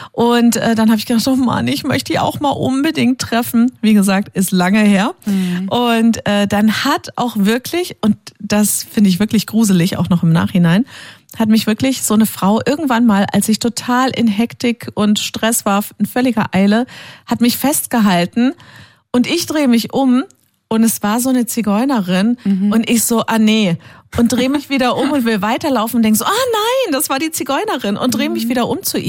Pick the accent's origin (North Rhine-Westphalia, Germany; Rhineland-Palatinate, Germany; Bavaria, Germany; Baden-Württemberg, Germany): Baden-Württemberg, Germany; Heilbronn; wo ich aufgewachsen bin, in Heilbronn